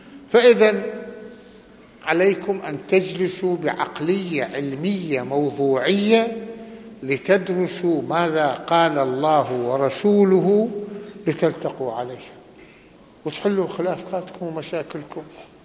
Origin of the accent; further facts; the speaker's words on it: Lebanon; هذا يمكن بعض اللي تسمعوا أنتم عندنا بلبنان